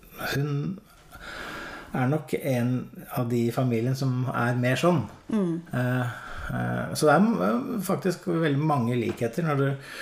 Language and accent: Norwegian; Spydeberg, Østfold, Norway; der jeg kommer fra i Indre Østfold, Spydeberg.